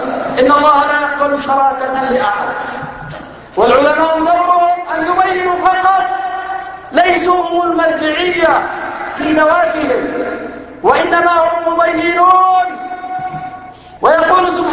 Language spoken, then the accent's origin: Arabic; Yemen; عندنا في اليمن يمضون في إجراءات وخطوات إعداد الحوار